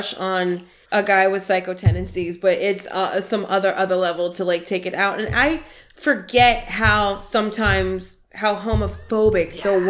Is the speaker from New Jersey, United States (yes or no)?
yes; New Jersey, United States; And I'm also from Jersey.